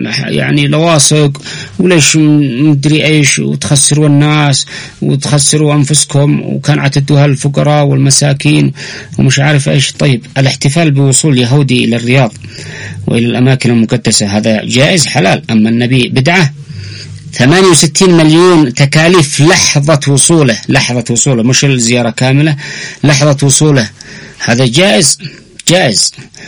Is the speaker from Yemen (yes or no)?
yes; Yemen; نحن كشعب يمني